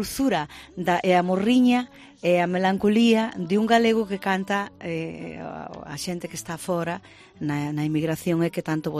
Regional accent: Porto, Norte, Portugal; now in Spain; eu son unha galega moi, o sea, unha cantora nacida no Porto, portuguesa, pero galega de adopción.

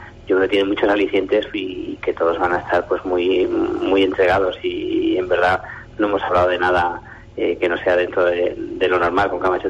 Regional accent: Huesca, Aragon, Spain; soy de Huesca, porque sí, porque yo creo que los de Huesca nos gusta y diciendo que somos de aquí, porque es un sitio del que se puede presumir

